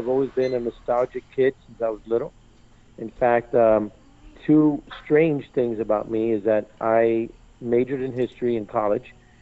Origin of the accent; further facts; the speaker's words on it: Miami, Florida, United States; Well, look, I'm an 80s kid. I was born and raised in Miami, of Cuban-American descent, married to a Texas Latina.